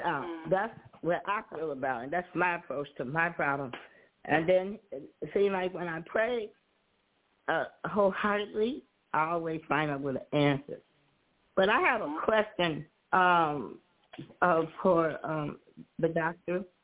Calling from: Chicago, Illinois, United States; I'm calling from Chicago.

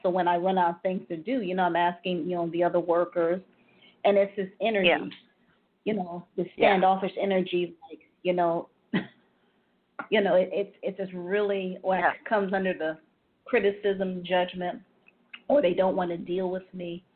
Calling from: Ohio, United States; I'm calling from Ohio.

